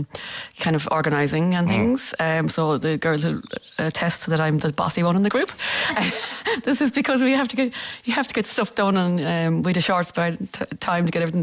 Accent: Munster, Ireland; we're both from Clare.

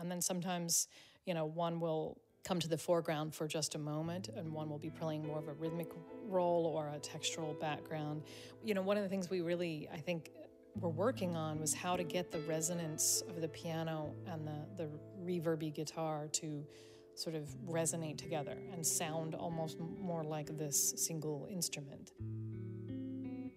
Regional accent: United States; it's a question that every day I ask myself as an American.

